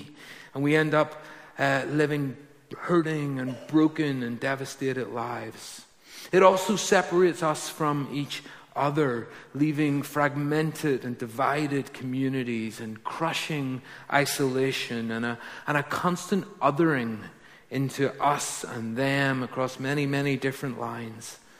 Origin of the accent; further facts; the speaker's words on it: Ballymena, Northern Ireland, United Kingdom; I'm not American, by the way. A number of you keep asking if I'm American. I'm from Ballymena, if you can't tell from my accent.